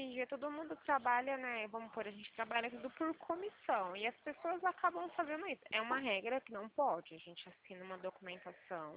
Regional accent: Pirassununga, São Paulo, Brazil; na verdade eu sou de Pirassununga, né?

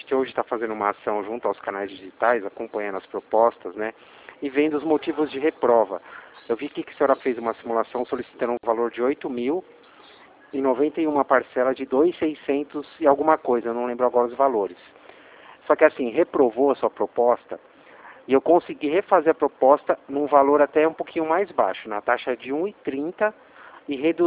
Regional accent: São Paulo, Brazil; A gente é aqui de Atibaia, eu sou de São Paulo, né?

